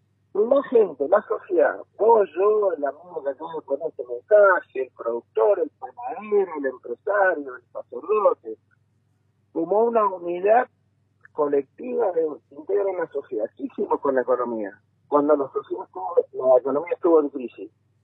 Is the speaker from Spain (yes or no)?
no; Mendoza, Argentina; yo, que soy un tipo de Mendoza